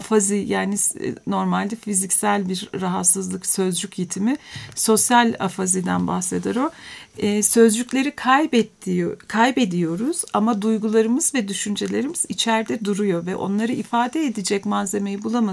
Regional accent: Ankara, Turkey; Ben doğma büyüme Ankaralıyım.

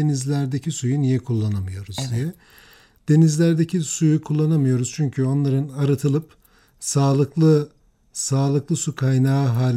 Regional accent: Malatya, Turkey; ki ben çok severim memleketimden dolayı, Malatyalıyım.

